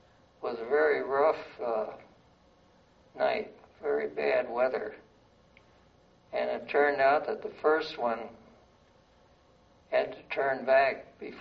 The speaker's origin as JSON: {"language": "English", "town": "Detroit", "region": "Michigan", "country": "United States", "tie": "born or raised there", "said": "And this is a thing that showed up in my hometown newspaper, which was from Detroit."}